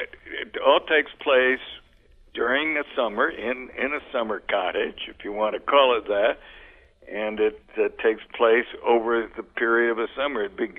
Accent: United States; Well, I grew up on Lincoln Parkway

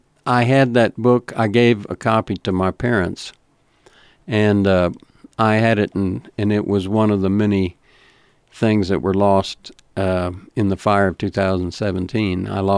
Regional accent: Perryton, Texas, United States; And when I was growing up in the Perryton schools, we didn't know that it was something we could even dream about.

